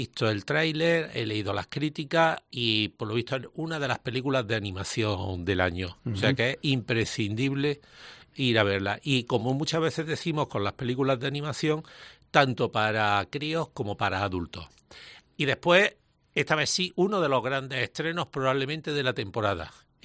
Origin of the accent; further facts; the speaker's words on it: Jaén, Andalusia, Spain; Que usted y yo somos de Jaén y no consumimos palomitas.